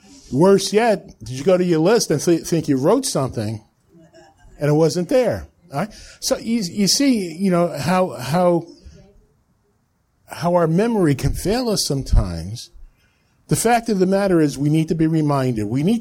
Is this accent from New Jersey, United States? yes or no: yes; New Jersey, United States; When we grew up in North Jersey where they had sidewalks, and we were small